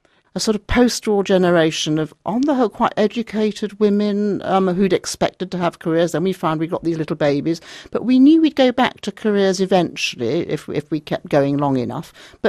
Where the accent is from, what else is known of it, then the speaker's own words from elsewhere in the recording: Sheffield, Yorkshire and the Humber, United Kingdom; born there; I mean, I was born in Sheffield, and every Saturday morning I used to go in quite an early age to the public library in Sheffield and change all my library books.